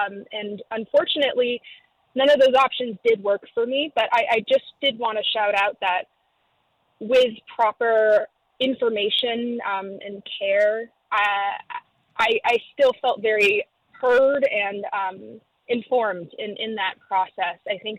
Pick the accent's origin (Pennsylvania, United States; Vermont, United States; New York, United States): Vermont, United States; So I just wanted to share my experience growing up in Vermont as a a young adult with major depressive disorder.